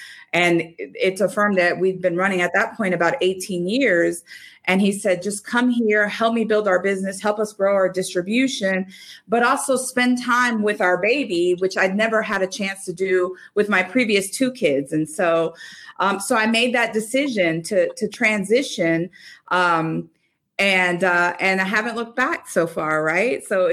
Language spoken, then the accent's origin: English; Florida, United States; I grew up in Florida lived in Orlando and then went to high school in the Florida Keys.